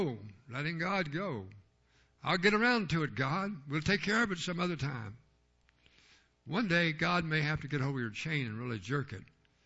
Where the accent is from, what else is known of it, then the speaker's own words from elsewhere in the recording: Kentucky, United States; now in Ohio, United States; I was a Briarhopper. I came over from Kentucky. The Ohio people called us Kentuckians who transferred up to Ohio, called us Briarhoppers.